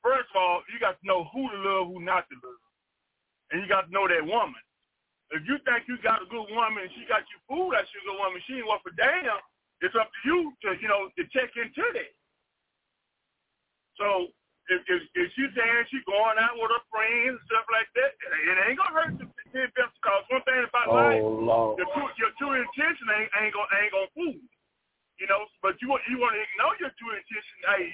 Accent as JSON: {"language": "English", "region": "Texas", "country": "United States", "said": "I'm out of Texas. I'm from Texas."}